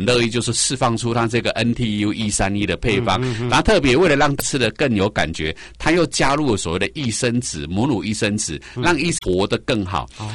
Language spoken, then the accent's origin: Chinese; Taiwan; 我们台湾人